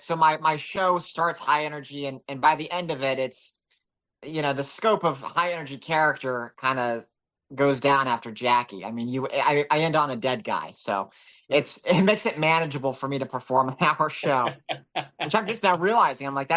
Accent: Texas, United States; it's my approach because I'm from Texas and I've got to have that kind of character.

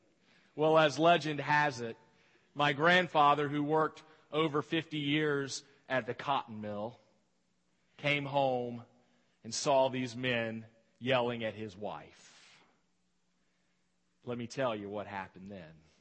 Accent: the South, United States; I realize that I am a Southerner. I am from the South. I grew up in the South. I have relatives, and all of my relatives are from North Carolina for the most part, Rowan County.

